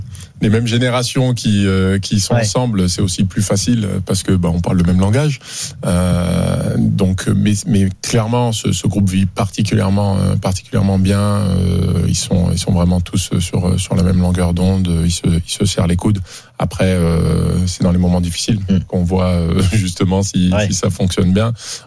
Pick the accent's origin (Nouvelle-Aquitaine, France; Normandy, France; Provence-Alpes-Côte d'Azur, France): Normandy, France; J'ai une petite gueule, moi je suis normand.